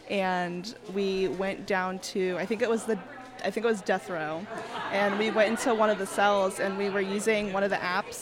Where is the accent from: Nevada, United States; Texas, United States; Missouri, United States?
Missouri, United States; I'm from Missouri.